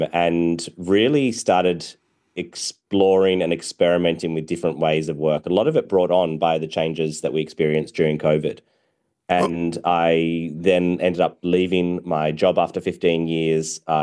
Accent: Australia; I'm an Australian entrepreneur who have started several businesses in Australia.

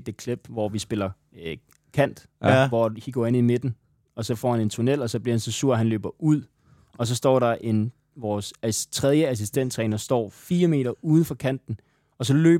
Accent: Region of Southern Denmark, Denmark; Jeg er fra Fyn.

